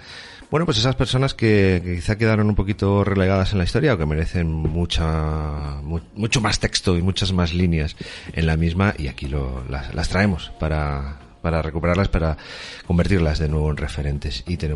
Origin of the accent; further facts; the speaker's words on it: Spain; Es que somos españoles, por favor.